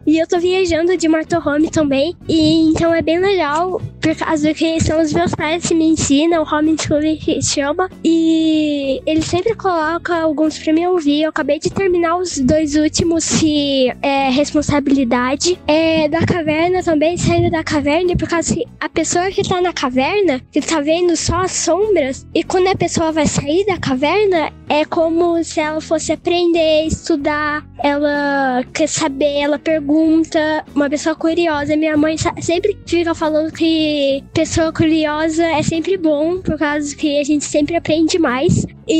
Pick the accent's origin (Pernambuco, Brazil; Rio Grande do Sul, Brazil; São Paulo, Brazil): São Paulo, Brazil; Campinas; Eu sou de Campinas, de São Paulo. Eu tenho 10 anos